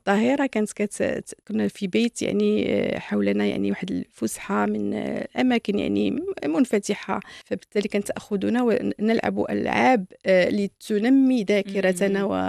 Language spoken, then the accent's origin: Arabic; Souss-Massa, Morocco; also born or lived in Rabat; ولدت في الرباط أنا وإخواتي، وبعد ذلك وبحكم العمل ديال الوالد ديالي رحمه الله انتقلنا إلى منطقة سوس، وعبر مناطق مختلفة من منطقة سوس. كان هناك مناطق جبلية، بعد ذلك انتقلنا إلى مناطق في السهل في الشتوكة أيتباها